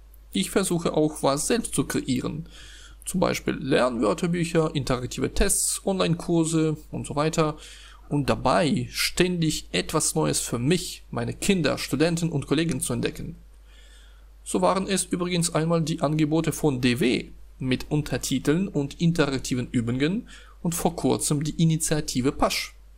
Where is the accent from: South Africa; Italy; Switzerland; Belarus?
Belarus; German is a second language; Ich komme aus Belarus, einem Land, das im deutschsprachigen Raum vor allem als Weißrussland bekannt ist. Ich bin im Jahr 1980 geboren.